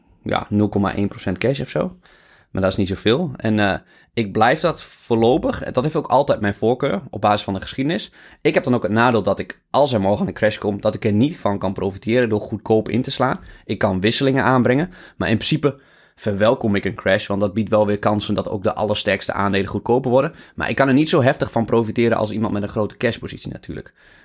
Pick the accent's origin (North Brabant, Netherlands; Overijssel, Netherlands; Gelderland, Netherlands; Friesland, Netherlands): Overijssel, Netherlands; Zwolle; accent: Zwolle; Ja, dat is mijn Zoolse accent.